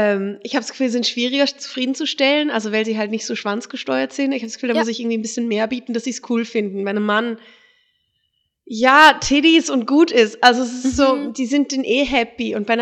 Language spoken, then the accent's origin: German; Germany; Ich bin Deutsche, ich darf das nicht.